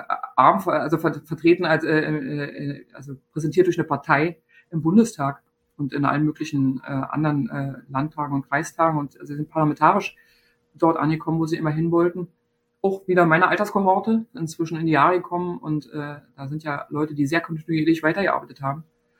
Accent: East Germany, Germany; born or raised there

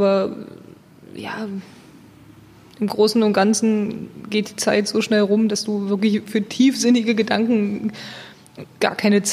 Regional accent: Saxony-Anhalt, Germany; also born or lived in Cologne; Ah ja, ich komme aus Sachsen-Anhalt. Also ich bin geboren in Köln und bin aber aufgewachsen in Sachsen-Anhalt und habe dann da in Dessau beim SV Germania 08 Roßlau angefangen, Fußball zu spielen, also weiter Fußball zu spielen angefangen habe ich in Saarbrücken. Ja, bin in Dessau mittlerweile auch wieder wohnhaft.

